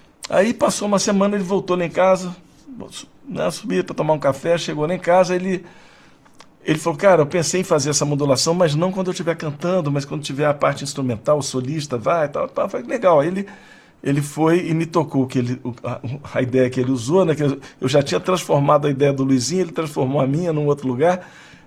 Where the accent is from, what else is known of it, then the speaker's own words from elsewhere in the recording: Belo Horizonte, Minas Gerais, Brazil; born there; Eu nasci em BH.